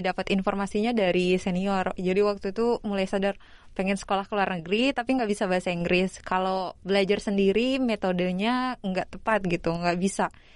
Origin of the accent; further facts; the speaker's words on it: Southeast Sulawesi, Indonesia; also born or lived in Sidrap; Dari SD tuh di Sidrap sempat Sulawesi Selatan sampai kelas 2. Lalu pindah karena orang tua juga pindah ke Sulawesi Tenggara sampai lulus SMA. Jadi aku sekolah di SMA 1 Kolono.